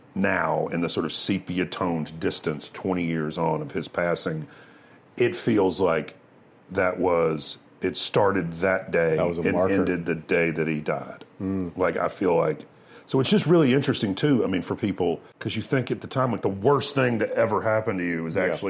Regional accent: Clarksdale, Mississippi, United States; Well, I'm from Clarksdale, Mississippi, which is a town that has a deep history of blues musicians.

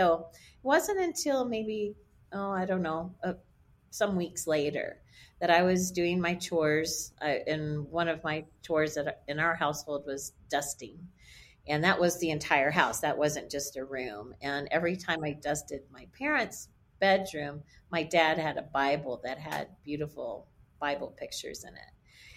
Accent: Texas, United States; Well, I was raised in East Texas.

